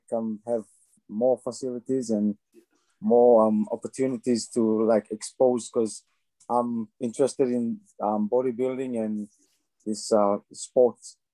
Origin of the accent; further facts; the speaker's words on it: Solomon Islands; English is a second language; now in New Zealand; Growing up in the Pacific, it's quite hard though. I'm interested in sports like gym and those facilities, unlike Solomon, we have little much of those things.